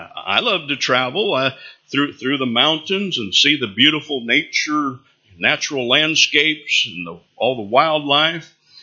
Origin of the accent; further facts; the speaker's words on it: Colorado, United States; I'm from Colorado. I've seen some beautiful things in nature.